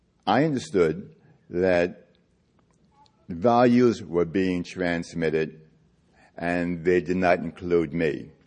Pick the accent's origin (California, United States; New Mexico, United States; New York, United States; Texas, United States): New York, United States; New York City; Because I loved growing up in Harlem. Harlem, well, why shouldn't I love it? That's where I was raised in a foster home, right? My foster parents were in Harlem.